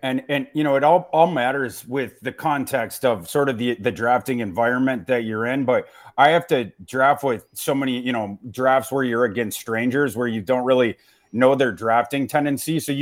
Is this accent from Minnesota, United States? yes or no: yes; Brainerd, Minnesota, United States; It's set in Brainerd, Minnesota. I'm from Brainerd, Minnesota.